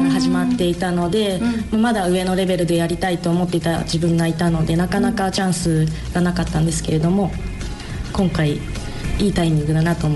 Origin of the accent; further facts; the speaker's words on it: Yamanashi, Japan; いつか地元でプレーをして今までお世話になった方々に元気な姿を見せて恩返ししたいってずっと思ってきたので